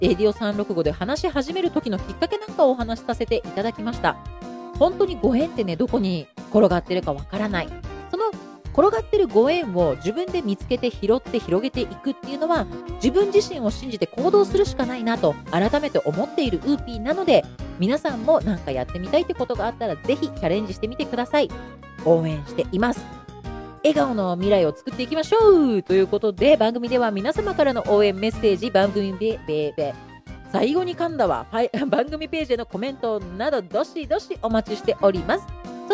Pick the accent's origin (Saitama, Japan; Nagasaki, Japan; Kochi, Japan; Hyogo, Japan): Saitama, Japan; 地元の埼玉のコミュニティ FM でもパーソナリティをやることができたんです。